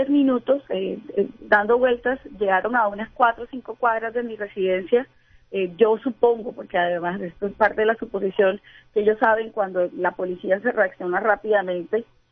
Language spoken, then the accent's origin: Spanish; Barranquilla, Atlántico, Colombia; Si es una amenaza ya como barranquillero, que es nuestra costumbre tomar un taxi en la mañana, en la tarde, en la noche, cualquier hora